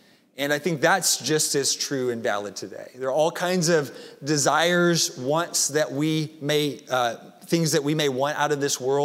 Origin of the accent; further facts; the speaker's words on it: Arkansas, United States; I grew up, I'm from Arkansas originally, and that's where I went to college, University of Arkansas.